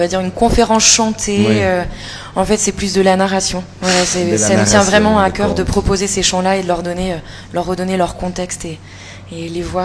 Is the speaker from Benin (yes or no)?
no; France; also born or lived in Italy; Moi je suis française, mais j'ai vécu pendant presque 10 ans en Italie